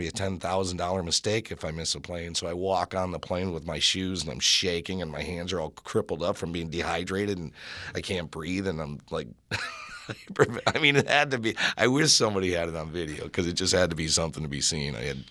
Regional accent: Oconomowoc, Wisconsin, United States; And I've got the longest name in the world, and I'm from Oconomowoc, Wisconsin.

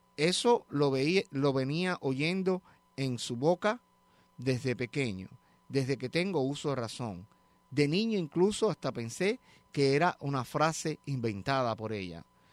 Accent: Cuba; De niño en Cuba aprendí a caminar, burbucear mis primeras palabras y jugué con aquellos amiguitos de la infancia.

